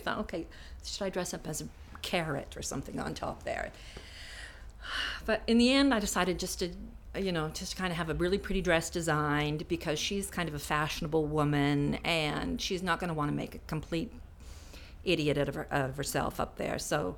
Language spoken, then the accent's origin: English; California, United States; now in United Kingdom; I come from America, and from Southern California specifically. So I grew up with blondes, and I was the only redhead in my school.